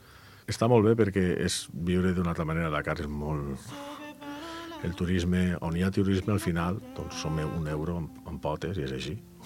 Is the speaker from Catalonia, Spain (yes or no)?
no; Valencian Community, Spain; al meu poble, a València